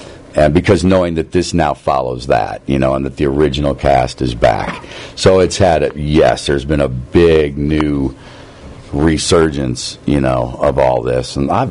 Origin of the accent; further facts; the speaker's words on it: St. Louis, Missouri, United States; I grew up in St. Louis. I was a big St. Louis Blues fan.